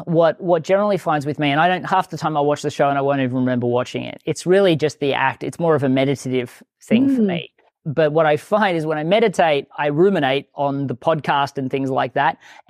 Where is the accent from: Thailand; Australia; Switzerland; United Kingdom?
Australia; moved away as an adult; now in United States; I was terrified moving from Australia to the US.